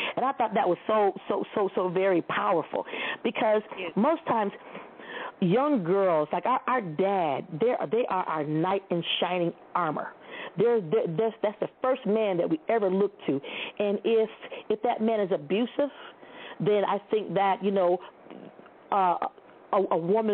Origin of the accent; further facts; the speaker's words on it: Toledo, Ohio, United States; I live in Ohio. I grew up in Toledo.